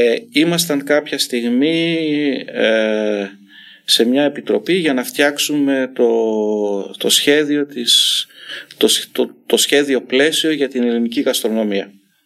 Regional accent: Thessaloniki, Central Macedonia, Greece; στην πατρίδα μου, τη Θεσσαλονίκη.

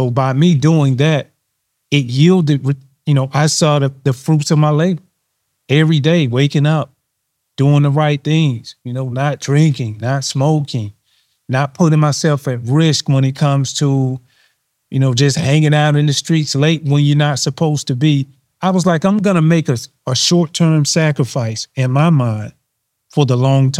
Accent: United States; And so that's what my childhood really brought for me growing up in Washington County.

